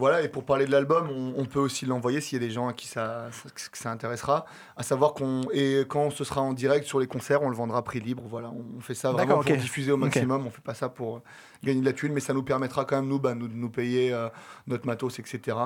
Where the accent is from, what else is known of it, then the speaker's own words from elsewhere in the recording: Dinan, Brittany, France; Chez moi, à Dinan, et puis dans la commune dans laquelle je suis. J'habite. Enfin, mes parents habitent toujours.